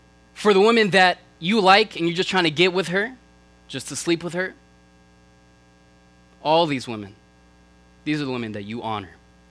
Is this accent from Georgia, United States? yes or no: yes; Georgia, United States; So I'm from Georgia, for all you southern people